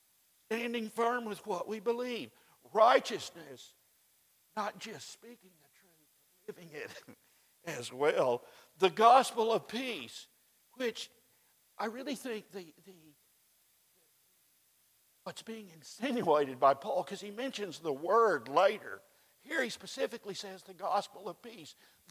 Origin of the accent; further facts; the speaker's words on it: Oklahoma, United States; when I was growing up in Oklahoma, two of my best friends were identical twins.